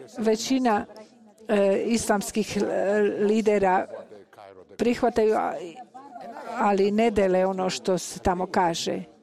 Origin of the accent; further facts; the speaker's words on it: Italy; Serbian is a second language; Ja sam Italijan. Morate prihvatiti da Italijani nisu baš politički korektni. Ja mislim, nažalost, da ja sam pravi Italijan. Nisam ostavio moj identitet italijanski.